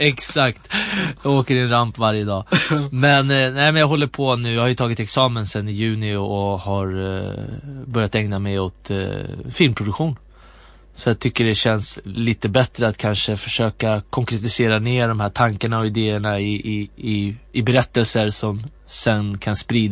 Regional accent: Jordbro, Stockholm County, Sweden; also born or lived in Umeå; Och sen så flyttade vi ner till Stockholm när jag var 3 år ungefär. Och då bosatte vi oss i ett område som heter Jordbro söder om Stockholm. Och sen så flyttade vi runt lite grann. Men Skogås kan man väl säga är området som jag spenderade grundskoletiden i.

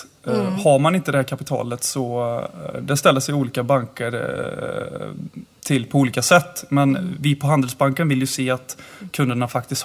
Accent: Falköping, Västra Götaland County, Sweden; Jag är ju 26 år gammal, född och uppväxt i Falköping.

